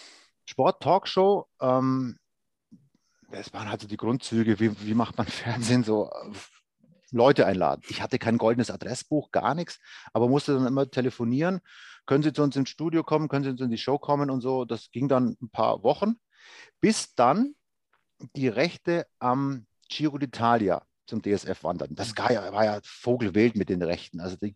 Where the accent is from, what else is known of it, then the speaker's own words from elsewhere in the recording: Bavaria, Germany; was für mich natürlich Wahnsinn war, in meiner Heimat da Radio machen zu dürfen. Bei meinem AEV, bei meinen Eishockey-Jungs, da war ich schon als Schüler drin